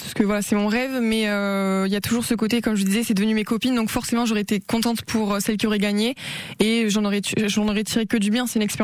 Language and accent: French; Nouvelle-Aquitaine, France; accent: southern; ils entendent mon accent, ils me disent « Oh, tu viens du Sud, toi ?» Je dis « Ouais, je viens du Pays Basque. » Et j'en suis trop contente que les gens reconnaissent mon accent.